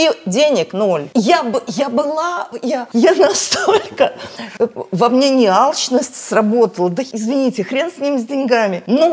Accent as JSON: {"language": "Russian", "country": "Belarus"}